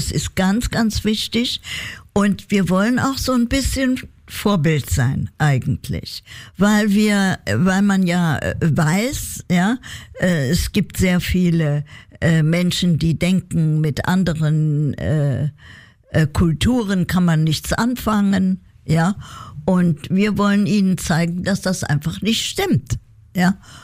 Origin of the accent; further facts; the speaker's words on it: Hamburg, Germany; Ja, aber ich komme nicht aus Köln. Ich komme aus Hamburg.